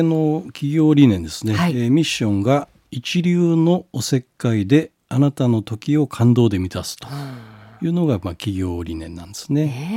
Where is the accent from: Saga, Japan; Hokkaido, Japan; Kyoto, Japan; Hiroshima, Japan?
Saga, Japan; Kitagata; born there; 佐賀県、当時もう今武雄市っていうふうになってますけど、はい、岸間郡北方町というところで生まれまして、